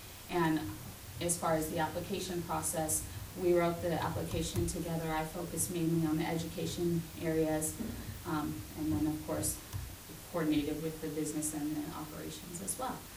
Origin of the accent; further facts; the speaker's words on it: Phoenix, Arizona, United States; I grew up in Phoenix in a performing arts background at a dance studio, along with my two sisters